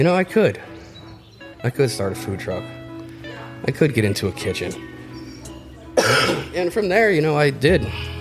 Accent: Virginia, United States; You know, I'm from Virginia. That's where Five Guys started, speaking of burgers.

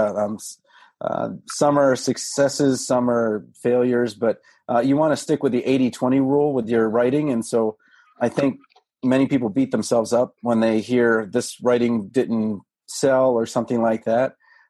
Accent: Washington, District of Columbia, United States; Well, I'm a Washingtonian. That's where I was born. So I'm from Washington, D.C. But if you marry a Midwesterner, you end up in the Midwest.

